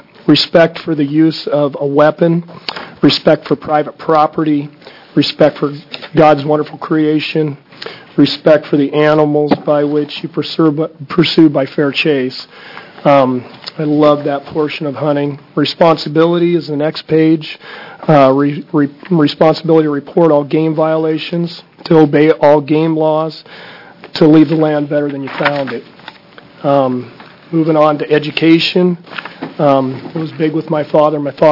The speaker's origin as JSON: {"language": "English", "region": "Oregon", "country": "United States", "tie": "born or raised there", "said": "I reside in Springfield, Oregon. I was born and raised in Oregon"}